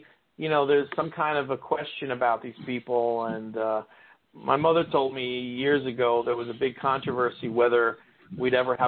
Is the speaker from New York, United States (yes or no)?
yes; New York, United States; I grew up in New York, and when I was a teenager, I went to Trump Tower